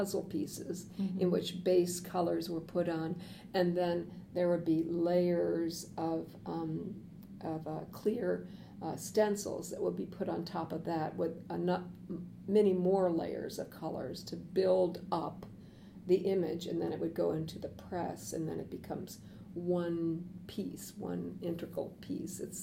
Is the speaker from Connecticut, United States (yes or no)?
no; Neenah, Wisconsin, United States; Ironically, I come from Nina, Wisconsin, but anyway.